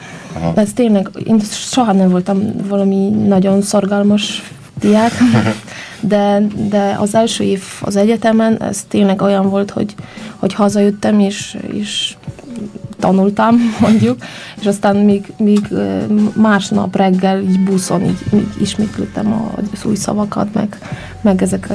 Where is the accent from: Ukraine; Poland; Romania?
Poland; Kraków, Lesser Poland; Hungarian is a second language; moved away as an adult; now in Hungary; Én krakói vagyok.